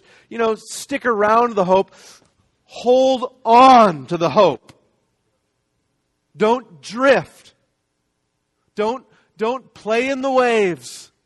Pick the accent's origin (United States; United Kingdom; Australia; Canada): Canada; I'm from Canada, so I get to say this every now and then.